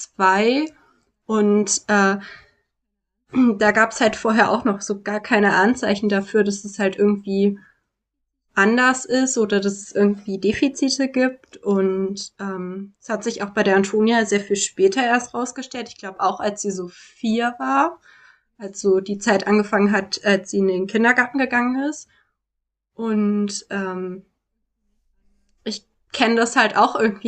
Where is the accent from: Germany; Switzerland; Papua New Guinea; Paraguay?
Germany; Düsseldorf, North Rhine-Westphalia; now in Wuppertal, Germany; Ich bin 25 Jahre alt. Ich komme aus Düsseldorf, wohne aber aktuell in Wuppertal